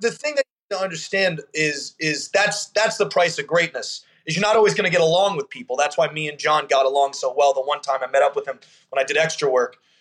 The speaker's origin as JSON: {"language": "English", "town": "Long Island", "region": "New York", "country": "United States", "tie": "born or raised there", "said": "A Jewish kid who, and when you're a young kid growing up in Long Island and you're a Jew, you're expected to be a doctor or a lawyer"}